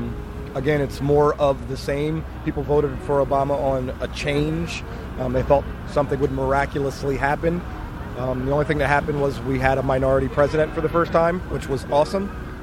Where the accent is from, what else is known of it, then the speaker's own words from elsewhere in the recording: New Jersey, United States; born there; No, I was born in New Jersey.